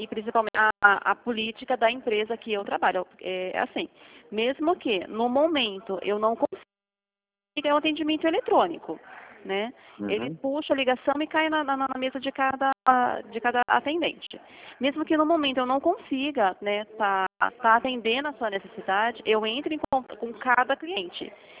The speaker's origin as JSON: {"language": "Portuguese", "town": "Sorocaba", "region": "São Paulo", "country": "Brazil", "said": "nós somos de Sorocaba."}